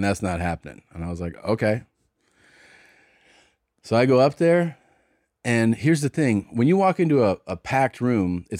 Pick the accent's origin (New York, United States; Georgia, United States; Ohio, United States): Ohio, United States; Cincinnati; So they know I'm from Cincinnati